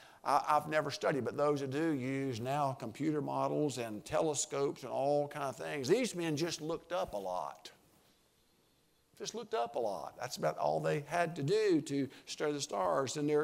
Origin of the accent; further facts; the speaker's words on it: Sandy Springs, United States; I grew up in Sandy Springs, and on a good day, there might have been 500 people that lived in Sandy Springs. Very rural area, no streetlights.